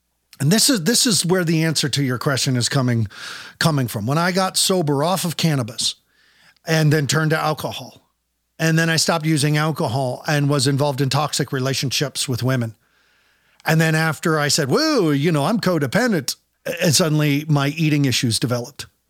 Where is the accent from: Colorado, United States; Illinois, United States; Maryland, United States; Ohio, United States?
Colorado, United States; Longmont; also born or lived in Denver / Aurora / Lakewood; raising my children in Boulder, Colorado, growing up in Longmont, Colorado, having lived in Denver and Aurora and Lakewood, I love Colorado.